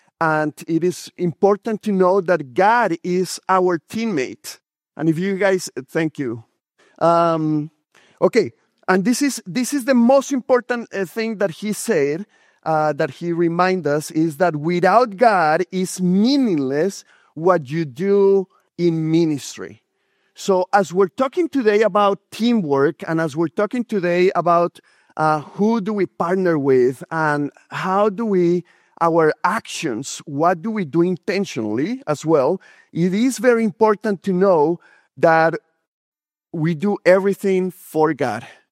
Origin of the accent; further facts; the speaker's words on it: Colombia; moved away as an adult; I'm from Colombia, South America, and I came here when I was about 18 years old. And in Colombia, I was going to a school of priests and fathers